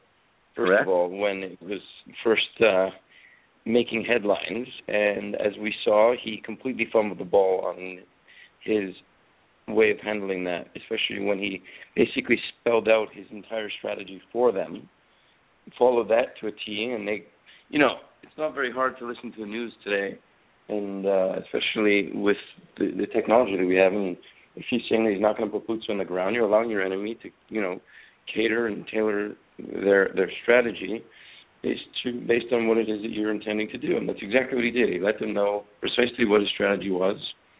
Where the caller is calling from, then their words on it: Canada; Yes, I am calling actually from Canada.